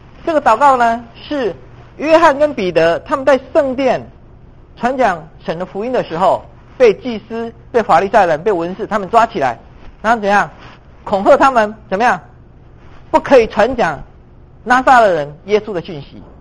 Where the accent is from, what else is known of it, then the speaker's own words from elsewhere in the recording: Taiwan; 但是呢，我从台湾来的，在台湾的选举也是一样